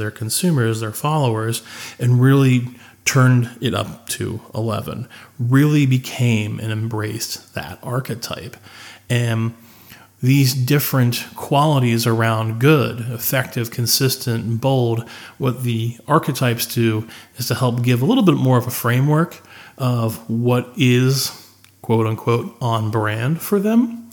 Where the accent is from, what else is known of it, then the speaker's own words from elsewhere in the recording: Pennsylvania, United States; I am from Central Pennsylvania, and there is a growing debate that we all love to talk about in Central PA.